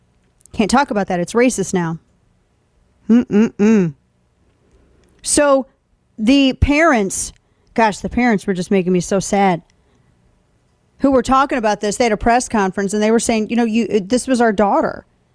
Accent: the Ozarks, United States; I'm from the Ozarks, and I know who Alexander McQueen is.

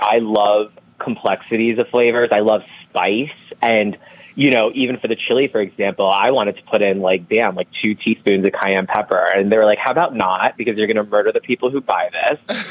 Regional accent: Florida, United States; I grew up in Florida, I know, sorry. And we had a lime tree in the backyard.

